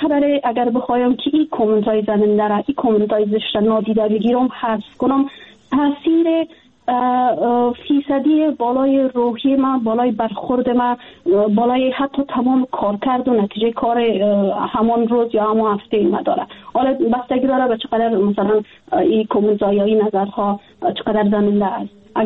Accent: Afghanistan; من در افغانستان بزرگ شدیم، تحصیل کردیم، کار کردیم

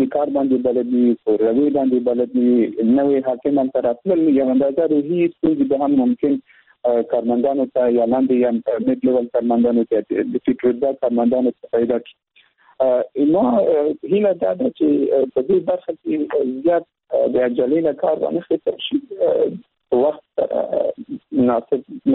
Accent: Afghanistan; مونږ چیرې وایو چې مونږ افغانان یو، افغانستان ته خدمت کوو او دا وطن مو ګډ ده، مشترک دی.

